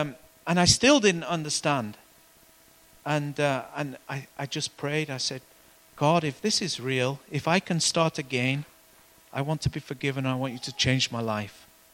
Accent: Burnley, North West England, United Kingdom; But I didn't know any Christians in my town. I come from Burnley originally. My family grew up in Burnley.

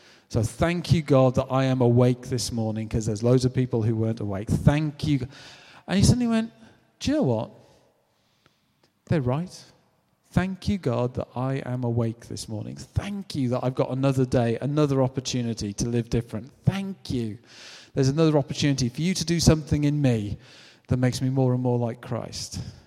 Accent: United Kingdom; "I'm British, I'm really embarrassed."

